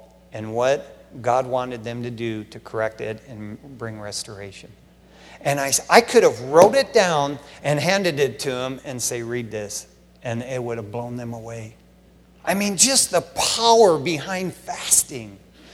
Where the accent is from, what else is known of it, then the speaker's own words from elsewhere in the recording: West Covina, California, United States; When I was growing up in West Covina as a Christian, there at Rawls Church in West Covina